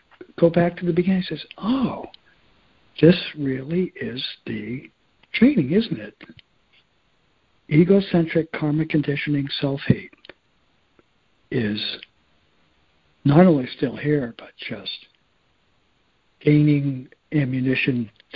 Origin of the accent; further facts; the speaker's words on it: Boston, Massachusetts, United States; I was just enjoying the previous caller because I was raised from Boston. I was looking for some kind of accent, but I didn't hear it.